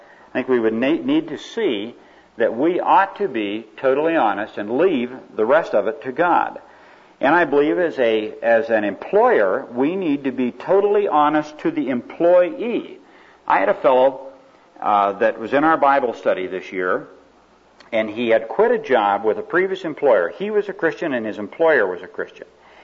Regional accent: Spokane, Washington, United States; but I was a little kid growing up in Spokane, Washington, and he lived across the street

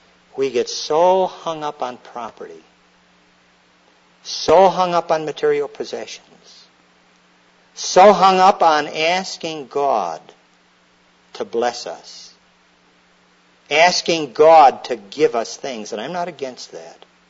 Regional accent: Scotland, United Kingdom; And so as a Scotsman, I have been a little tight.

